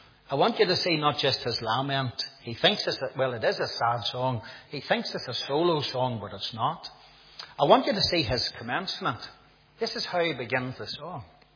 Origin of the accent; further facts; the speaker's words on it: Northern Ireland, United Kingdom; We have a wee saying, I'm from Coke, and during the Troubles, our motto was shoot first and ask questions later.